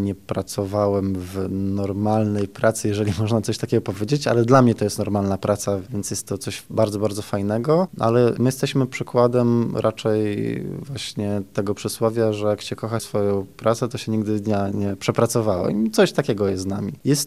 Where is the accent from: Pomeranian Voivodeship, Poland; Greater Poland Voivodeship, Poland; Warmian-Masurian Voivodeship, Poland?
Warmian-Masurian Voivodeship, Poland; Ostróda; now in Warsaw, Poland; Ja pochodzę z Ostródy, Tomek pochodzi z Rzeszowa, a Michał pochodzi z Gdyni, ale już od lat mieszkamy w Warszawie